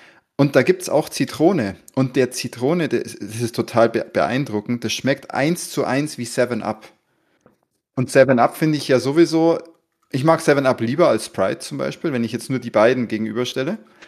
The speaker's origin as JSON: {"language": "German", "region": "Bavaria", "country": "Germany", "said": "sagt man ja bei uns in Bayern"}